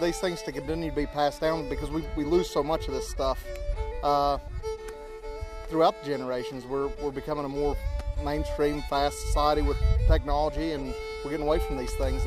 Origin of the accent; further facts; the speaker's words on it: White Sulphur Springs, West Virginia, United States; White Sulphur Springs, West Virginia.